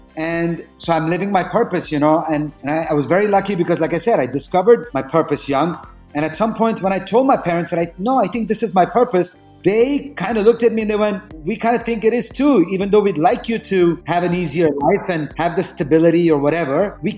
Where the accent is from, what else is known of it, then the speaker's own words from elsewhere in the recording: United States; So overall, I would say that being Indian American in the United States, for me, I wouldn't say that it was a difficult experience.